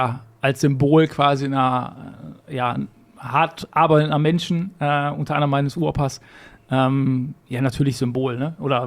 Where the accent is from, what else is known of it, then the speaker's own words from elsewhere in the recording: North Rhine-Westphalia, Germany; ich bin auf Kohle geboren und meine Heimat ist das Ruhrgebiet. Ist weder Gladbeck, Bottrop noch sonst was, sondern ich bin Pottkind.